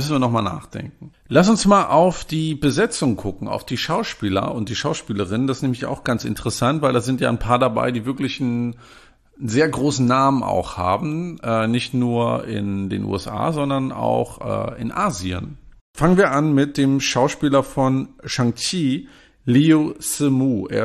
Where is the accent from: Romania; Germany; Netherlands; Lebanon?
Germany; Mecklenburg-Vorpommern; aus meiner Heimat ist ja der Ochse im Landeswappen in Mecklenburg-Vorpommern.